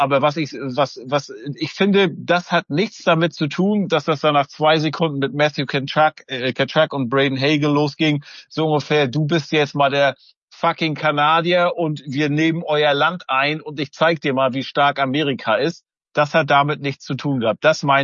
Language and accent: German; Germany